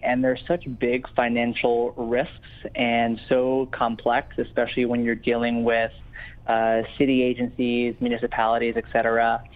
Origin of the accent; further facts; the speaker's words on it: New York City, New York, United States; I decided that it was the right time to leave there and start my own shop and bring a music festival to my hometown, which at the time didn't have one.